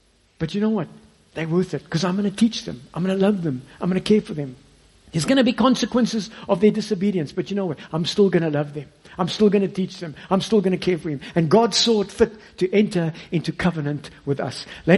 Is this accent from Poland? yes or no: no; Johannesburg, Gauteng, South Africa; I didn't know the service providers in the area because I come from Joburg.